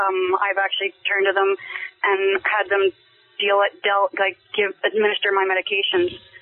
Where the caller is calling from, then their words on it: Angus, Ontario, Canada; I'm calling from Angus, Ontario.